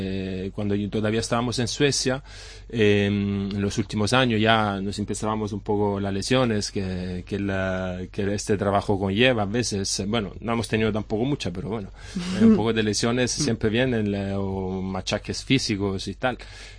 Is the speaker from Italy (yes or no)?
yes; Italy; Spanish is a second language; moved away; como yo soy italiano, por ejemplo, y he trabajado mucho en Italia, muchos años, y luego me mudé aquí en España en el 2002